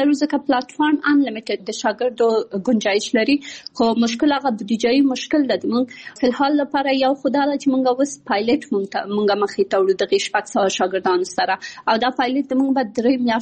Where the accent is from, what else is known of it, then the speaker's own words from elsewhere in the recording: Kabul, Afghanistan; born there; also born or lived in Pakistan; زه په کابل کې زیږیدلې یم او خپل ابتدایي تعلیمات مې په پاکستان کې کړی او بیا ثانوي او بیرته پوهنتون مې په کابل کې ویلی ده.